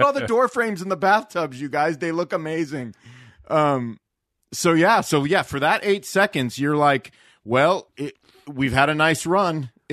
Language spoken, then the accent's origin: English; California, United States; See, I never experienced that growing up in SoCal.